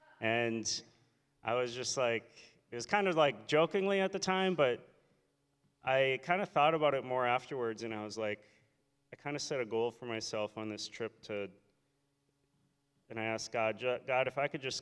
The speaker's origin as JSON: {"language": "English", "town": "Medford", "region": "Minnesota", "country": "United States", "said": "we're from Medford, and we were looking for churches around, and we happened to we had looked at Owatonna for a couple years and didn't really find anything that stuck with us. And so then we were like, let's just set our sights to Faribault, just north of us."}